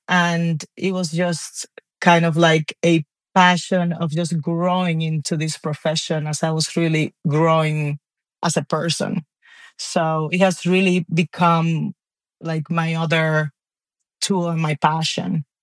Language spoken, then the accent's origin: English; Nagua, María Trinidad Sánchez, Dominican Republic; I am from the Dominican Republic, and I grew up in a small town in the north called Nagua.